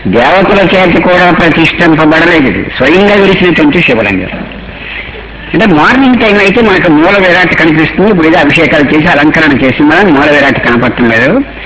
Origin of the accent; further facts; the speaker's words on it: Achanta, Andhra Pradesh, India; నేను వ్యవసాయ కుటుంబంలో నుంచి వచ్చిన వాడిని. ఈ ఆచంటలో అందరూ వ్యవసాయదారులు, చాలా కష్టపడి వ్యవసాయం చేస్తారు.